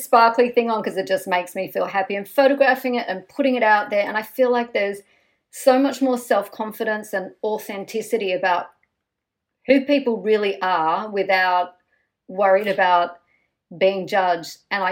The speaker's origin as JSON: {"language": "English", "country": "Australia", "tie": "born or raised there", "said": "we grew up in Australia with Dolly magazine"}